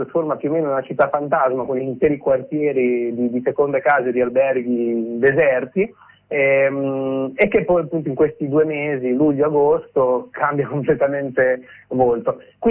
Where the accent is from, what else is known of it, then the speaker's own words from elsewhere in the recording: Cervia, Emilia-Romagna, Italy; born there; Io per esempio vivo a Cervia, cioè sono nato a Cervia, una località della Riviera Romagnola che conta poco meno di 30.000 abitanti, residenti, stanziali, che in estate invece ospita 300.000 persone